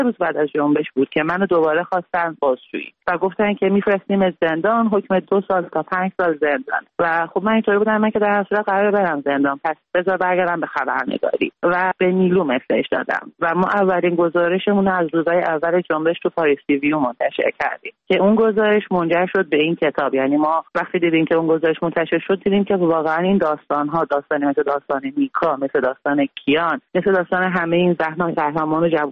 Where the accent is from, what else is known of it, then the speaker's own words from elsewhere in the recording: Iran; منم یه زن ایرانی هم که در طول جنگ به دنیا اومدم و با وجود همه محدودیت‌های جمهوری اسلامی که روی همه جنبه‌های زن تاثیر گذاشته بود بزرگ شدم.